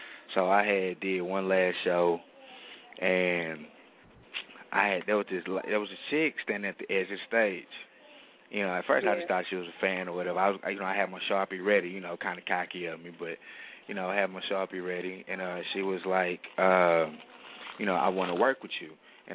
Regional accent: Houston, Texas, United States; You know, originally I'm from Houston, Texas. I came out. I went to Dallas for a little minute

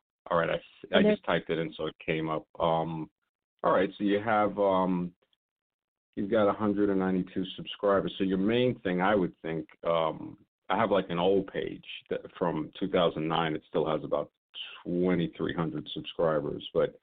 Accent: New York, United States; I'm from New York.

